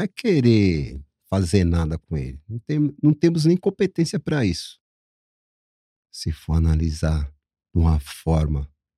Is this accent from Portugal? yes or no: no; São Paulo, Brazil; É, porque eu sou do Jabaquara, filho.